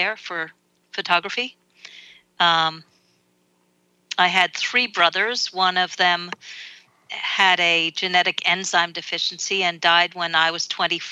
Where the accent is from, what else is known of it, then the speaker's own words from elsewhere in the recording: New York City, New York, United States; Yeah, I grew up here.